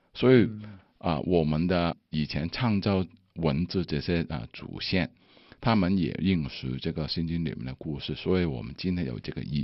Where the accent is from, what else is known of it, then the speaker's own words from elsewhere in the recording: Hong Kong; now in United States; 因为我是从香港过来的，那么香港的天气呢就没有美国这个天气冷，有很少看到有雪。